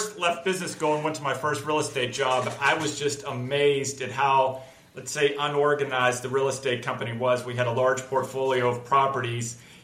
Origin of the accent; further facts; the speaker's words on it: Pittsburgh, Pennsylvania, United States; now in Dallas, United States; Well, I'm originally from Pittsburgh, and I moved to Texas in 1994.